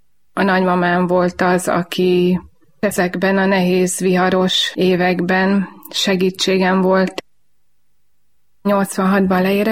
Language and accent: Hungarian; Zalaszentgrót, Zala, Hungary; born there; Zalaszentgrótton születtem, édesem tanítónő, édesapám tisztviselő.